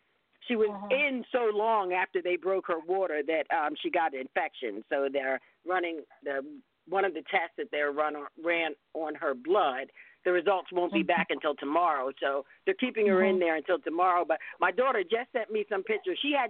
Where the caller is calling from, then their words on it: Chesapeake, Virginia, United States; here in Chesapeake, Virginia